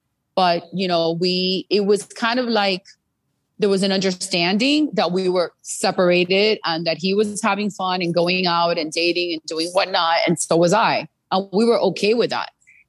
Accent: United States; I was born and raised here. My parents are Cuban. I always say I'm Cuban American, right?

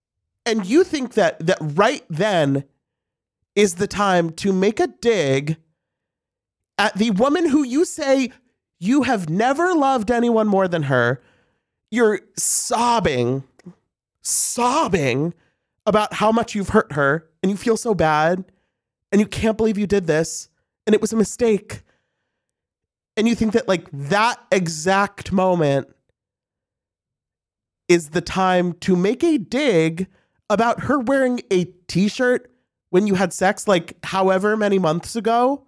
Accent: St. Louis, Missouri, United States; I'm from St. Louis. That is like one of the most iconic places in the city.

